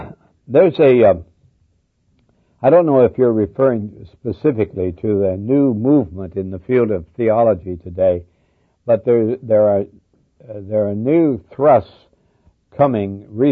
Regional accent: Montana, United States; Now, I come from Montana, where there's lots of sheep, and I've seen a lot of sheep herders.

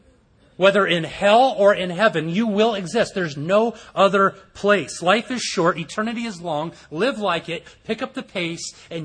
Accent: California, United States; And I go, how would I know this guy? I'm from Southern California.

